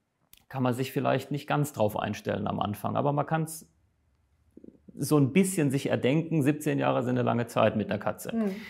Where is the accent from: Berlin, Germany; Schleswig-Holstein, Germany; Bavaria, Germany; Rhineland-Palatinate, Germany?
Rhineland-Palatinate, Germany; Neustadt; Ich komme aus Rheinland-Pfalz, aus einem schönen Neustadt